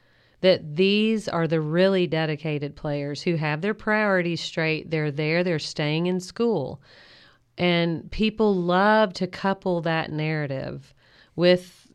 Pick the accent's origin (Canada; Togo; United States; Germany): United States; Kentucky; it's not just because I grew up in Kentucky